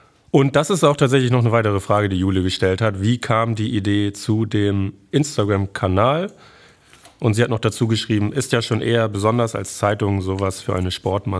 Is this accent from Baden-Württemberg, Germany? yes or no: no; Schleswig-Holstein, Germany; wir kommen auch hier aus Flensburg, wohnen hier in Flensburg, beziehungsweise kommen aus Nordfriesland.